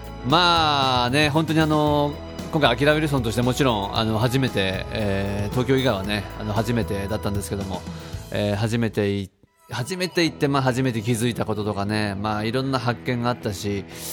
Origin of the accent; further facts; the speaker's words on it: Hokkaido, Japan; 地元っていうのも僕もね地元北海道っていうのもありましたし、